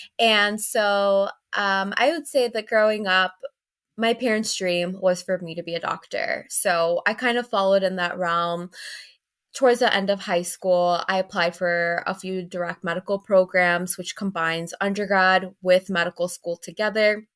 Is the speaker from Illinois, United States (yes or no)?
yes; Chicago, Illinois, United States; also born or lived in Florida / Honduras; I was born and raised in Chicago, and then for some time I was living in Florida, then I worked in Seattle, and then I was back in Chicago.